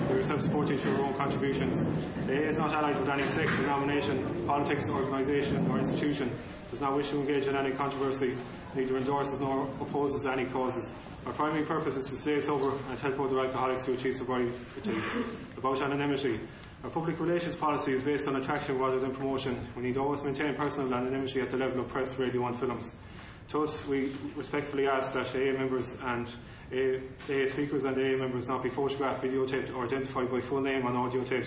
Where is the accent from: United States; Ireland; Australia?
Ireland; Connacht; I'm an alcoholic from Mayo, Ireland.